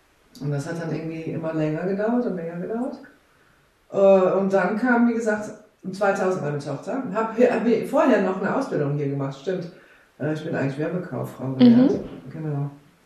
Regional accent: Groningen, Netherlands; moved away as an adult; now in Koblenz, Germany; Also ich komme ja von Holland, aus Groningen. bin da geboren und habe da, bis ich 22 war ungefähr, gelebt. Und dann bin ich durch Zufall in Koblenz gelandet.

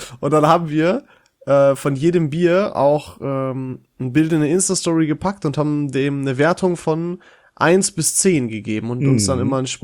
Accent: Dorsten, North Rhine-Westphalia, Germany; In Dorsten zum Beispiel, also aus meiner Heimatstadt, ist das eindeutig Veltins.

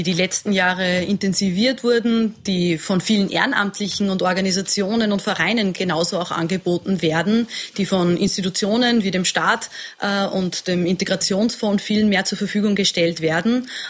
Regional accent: Upper Austria, Austria; in meinem Heimatbundesland Oberösterreich wird das seit Jahren schon so gepflegt

